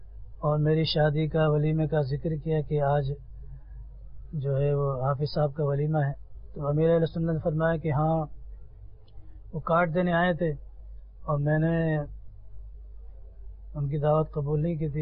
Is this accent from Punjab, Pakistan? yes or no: no; Sukkur, Sindh, Pakistan; میرا تعلق سکھر سے ہے۔